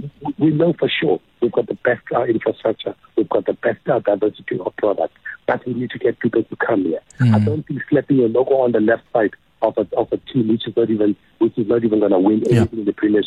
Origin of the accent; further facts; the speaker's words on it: South Africa; As a South African, as an African, as a footballer.